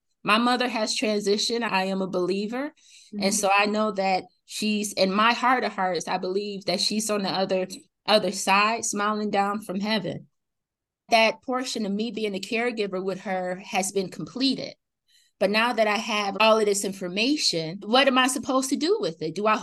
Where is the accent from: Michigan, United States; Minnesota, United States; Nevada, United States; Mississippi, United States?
Michigan, United States; moved away; I grew up in Michigan. I've been away for over 17 years.